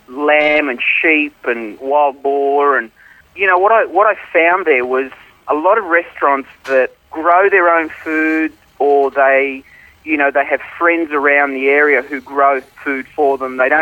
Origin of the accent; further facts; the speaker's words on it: Lombardy, Italy; I'm from Lombardia, which is way up north. The capital is Milan.